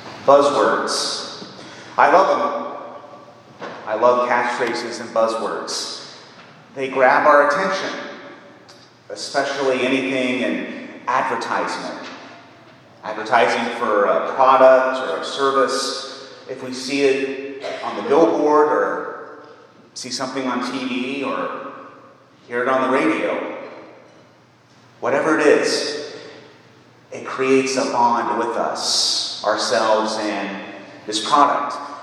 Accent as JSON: {"language": "English", "town": "Zanesville", "region": "Ohio", "country": "United States", "tie": "born or raised there", "said": "I remember hearing the local ads as a boy in my hometown of Zanesville"}